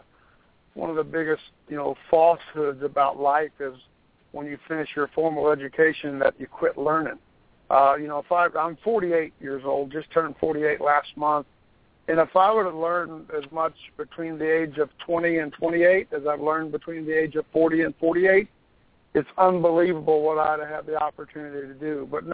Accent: Kentucky, United States; I live born and raised in northern Kentucky, about 40 miles south of Cincinnati, where I was raised on a small farm, and I live in Florence, Kentucky.

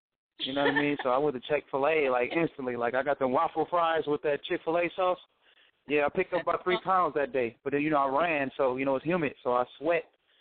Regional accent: Milwaukee, Wisconsin, United States; I'm from Milwaukee, Wisconsin.

